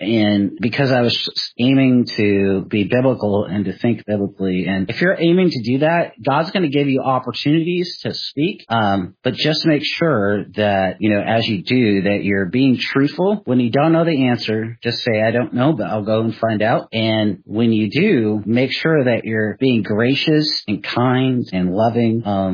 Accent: Seattle, Washington, United States; Even when I grew up in Seattle, it was interesting.

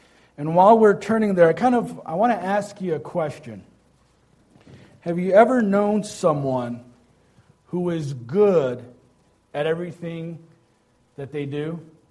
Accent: Detroit, Michigan, United States; also born or lived in Iraq; I was born in Iraq, and I was raised in Detroit

